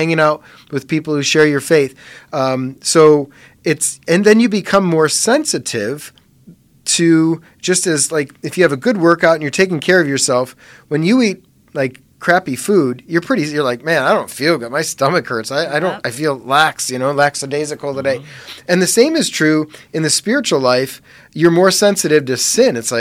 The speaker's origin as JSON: {"language": "English", "town": "Parma", "region": "Ohio", "country": "United States", "tie": "born or raised there", "said": "So I grew up in Parma and went to grade school and high school in Parma Heights"}